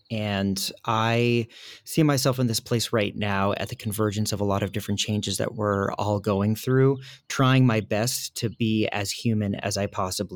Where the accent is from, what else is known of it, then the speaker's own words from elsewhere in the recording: Acton, Massachusetts, United States; So I grew up near Walden Pond, in a town called Acton, Massachusetts, and it's really like the cradle of the American Revolution.